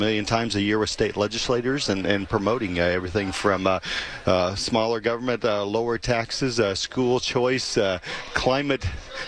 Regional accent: Kansas, United States; Kansas, so that's my home.

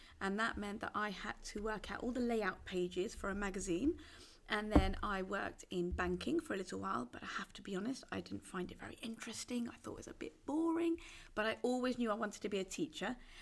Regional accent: Southall, London, United Kingdom; I grew up in a place called Southall, which is in West London

